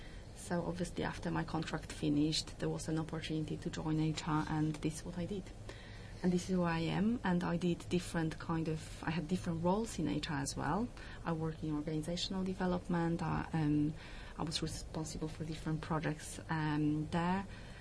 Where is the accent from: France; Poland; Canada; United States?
Poland; English is a second language; now in United Kingdom; So I came to the UK from Poland 12 years ago, 12 years in April